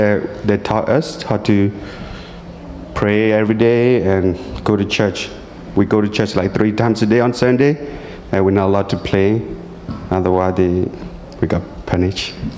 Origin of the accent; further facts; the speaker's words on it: Myanmar; I live in Burma. I was born in Burma, and yeah, it's like multicultural here.